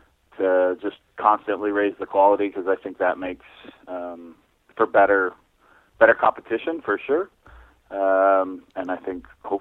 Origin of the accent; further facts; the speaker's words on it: Albuquerque, New Mexico, United States; also born or lived in Pennsylvania / Florida; now in Ocala, United States; I grew up in Area 10 in Albuquerque and competed out there in California quite a bit when I was younger, and moved to the East Coast for school in Pennsylvania at Bucknell, and eventually ended up in Florida with a horse farm in just north of Ocala.